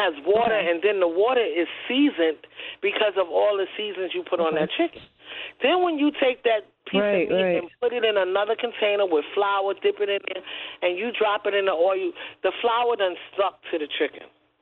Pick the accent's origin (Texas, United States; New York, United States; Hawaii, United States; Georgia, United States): New York, United States; You know what? Even though I grew up in Harlem, my family is down south.